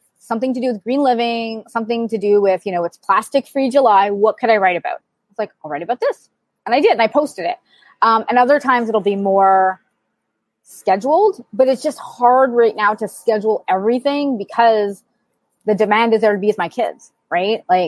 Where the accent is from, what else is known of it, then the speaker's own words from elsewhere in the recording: Montreal, Quebec, Canada; So I'm from Montreal, Canada. I'm about actually 20 minutes north of Montreal. I live in a really small town outside of Montreal.